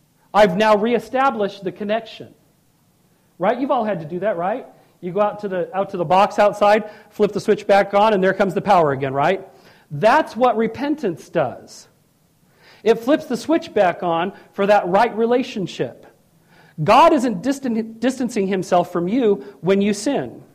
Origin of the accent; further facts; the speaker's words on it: California, United States; I know, I grew up in Southern California. I can't say it without thinking that either, guys, okay?